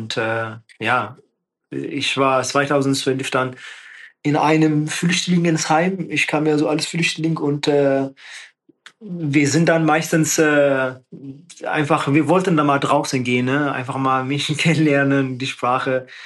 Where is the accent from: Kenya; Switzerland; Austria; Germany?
Kenya; ich bin ja auch schon in Ostafrika geboren und in einem kleinen Dorf. Und da bin ich mal auch immer zur Schule zu Fuß gegangen, so wie auch jede Kinder in Kenia.